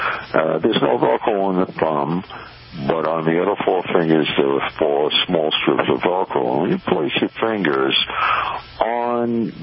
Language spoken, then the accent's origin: English; Brooklyn, New York, United States; accent: Brooklyn; Oh, you can hear my Brooklyn accent.